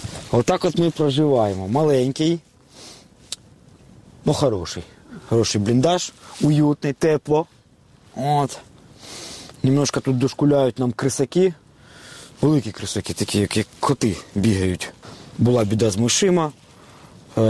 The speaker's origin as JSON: {"language": "Ukrainian", "region": "Zaporizhzhia Oblast", "country": "Ukraine", "said": "Мотивує те, що мій дом в окупації. Я з Запорізької області. Мій район в окупації. Мої рідні в окупації."}